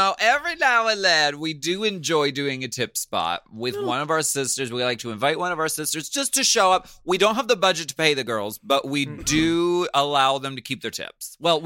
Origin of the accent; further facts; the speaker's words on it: Pennsylvania, United States; now in Los Angeles, United States; I'm from Pennsylvania and like living in Los Angeles has made me such a wimp when it comes to the weather.